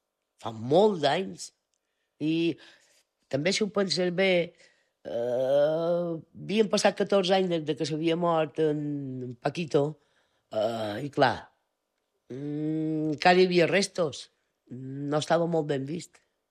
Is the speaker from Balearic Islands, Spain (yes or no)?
yes; Bunyola, Balearic Islands, Spain; I del Baleares vam venir allà on jo volia anar, en el Bunyola. Jo soc molt de Bunyola.